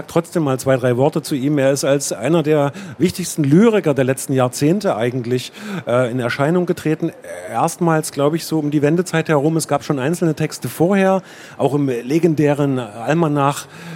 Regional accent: Mecklenburg-Vorpommern, Germany; now in Leuna, Germany; Wir sind im selben Jahrgang geboren, wir stammen beide aus Mecklenburg, wir haben beide eine intensive Verbindung nach Leipzig und auch mit Leuna verbindet uns was. Ich lebe nämlich dort

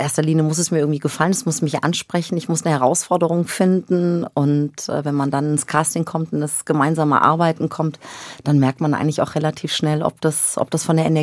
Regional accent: Baden-Württemberg, Germany; also born or lived in Nordenham, Lower Saxony; da war ich, genau, ich war 7, wie wir dann nach Baden-Württemberg gezogen sind.

